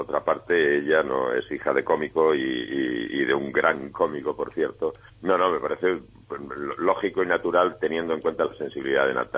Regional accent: Chinchón, Community of Madrid, Spain; Yo soy de Chinchón. Y en este territorio me es perfectamente familiar, en lo bueno y en lo malo.

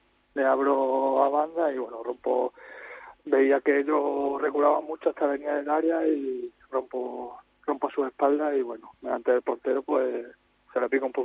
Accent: Almendralejo, Extremadura, Spain; De Almendralejo.

